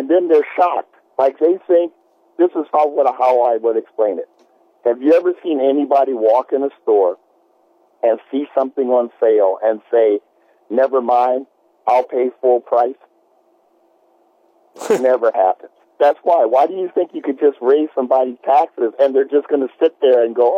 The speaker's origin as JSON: {"language": "English", "region": "Hawaii", "country": "United States", "said": "Well, actually, because I'm from Hawaii and I'm used to the rain, so it doesn't bother me."}